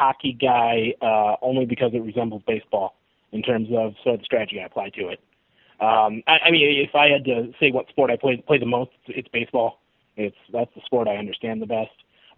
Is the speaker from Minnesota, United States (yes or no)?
yes; Minnesota, United States; I have several friends in Mankato. I grew up 60 miles from Mankato, small town of 800 people.